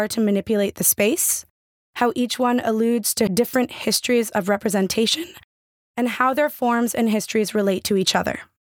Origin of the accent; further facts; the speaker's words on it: Pakistan; also born or lived in United States; I am an American Pakistani woman born in the US and raised in Pakistan. My upbringing has been deeply rooted in American, Muslim, and Pakistani cultures.